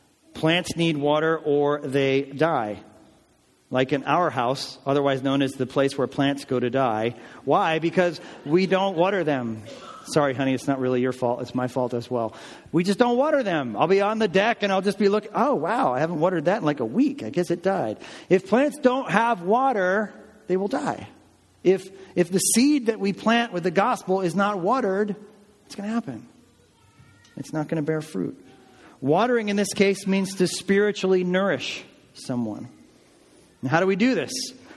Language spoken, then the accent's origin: English; New Jersey, United States; We're from Jersey.